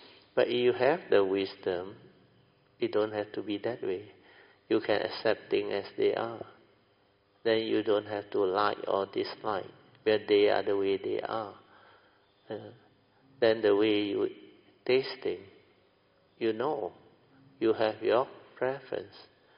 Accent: Alor Setar, Kedah, Malaysia; English is a second language; Because we are from Alostar. We like laksa, we like curry and all those things.

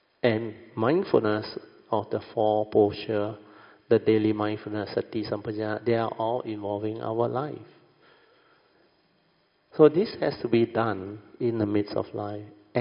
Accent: Alor Setar, Kedah, Malaysia; I came from a very rural school, Alostar. They say very ulu one. And in my hometown, the small town, you can hardly find anybody who passed Form 3 last time, during my time.

